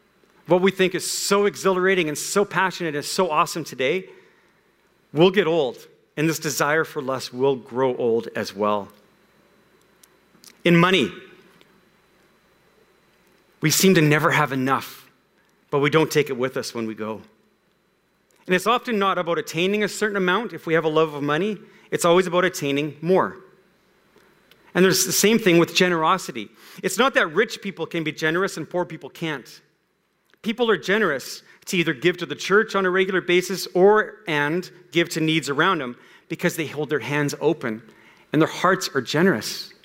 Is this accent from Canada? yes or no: yes; Canada; we wave Canadian flags and we sing our national anthem. Even though we're halfway around the world, we're still Canadian citizens, and we act on it.